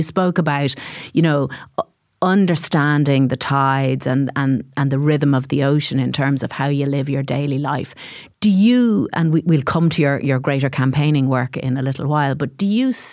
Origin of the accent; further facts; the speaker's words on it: Ulster, Ireland; born there; I was born in Donegal.